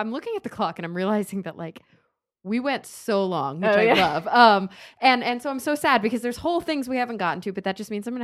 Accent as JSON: {"language": "English", "region": "Texas", "country": "United States", "tie": "born or raised there", "said": "which gives me like total PTSD from growing up in Texas."}